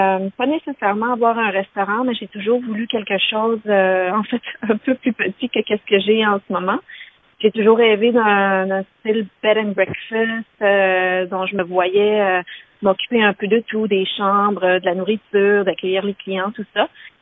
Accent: Montreal, Quebec, Canada; now in Australia; C'est comment j'ai grandi à Montréal.

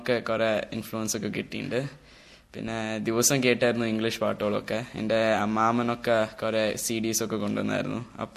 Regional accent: Himachal Pradesh, India; also born or lived in Hyderabad; കേരളയില് ഒട്ടുമില്ല, പറഞ്ഞ അവിടെ വെക്കേഷന് മാത്രമേ പോയിട്ടുള്ളൂ. ഹൈദരാബാദിലാണ് ജനിച്ച്, പിന്നെ ഹിമാചലിലോട്ടിലേക്കാണ് മാറിയത്.

